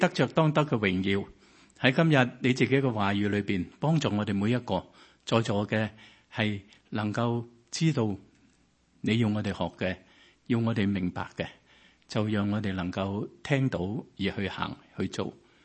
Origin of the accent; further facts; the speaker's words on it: Hong Kong; 我是香港嚟噶吓，嗰阵时系香港一打咧